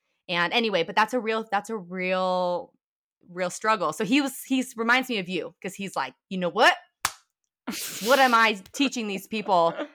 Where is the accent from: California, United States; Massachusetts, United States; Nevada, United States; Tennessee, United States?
Nevada, United States; Reno; now in Sparks, United States; Yes, I'm from Reno. I technically live in Sparks, which is right outside of Reno. But I went to school here and grew up here.